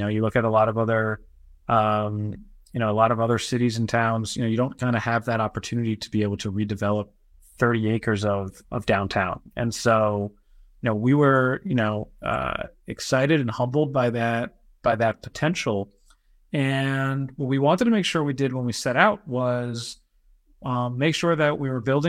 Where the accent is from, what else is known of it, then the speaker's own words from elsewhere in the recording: New York, United States; born there; So I was born in New York, went to college in Pennsylvania, went to UPenn.